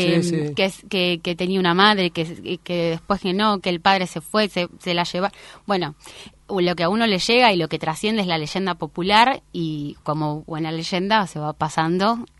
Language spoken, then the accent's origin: Spanish; Buenos Aires, Argentina; yo soy del barrio de Barracas.